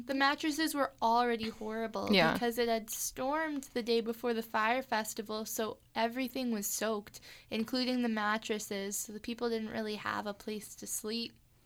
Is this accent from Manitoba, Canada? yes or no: yes; Winnipeg, Manitoba, Canada; We are two Canadians. Mm-hmm. We are from Winnipeg.